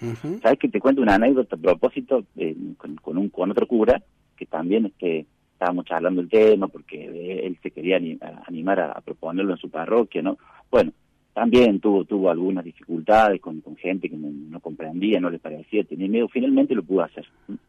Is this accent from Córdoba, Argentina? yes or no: yes; Córdoba, Argentina; vos sos de Córdoba también